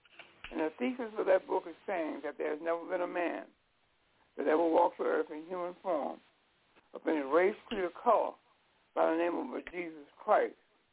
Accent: Chicago, Illinois, United States; I was born and miseducated in Chicago. This is where I live and have been living all my life.

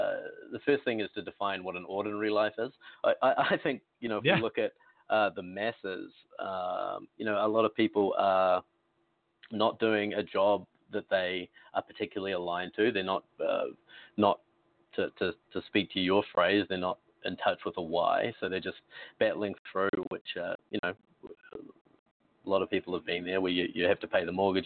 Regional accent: New Zealand; I'm from New Zealand, which may mean that your audience will pick up about 28% of what I say during this interview

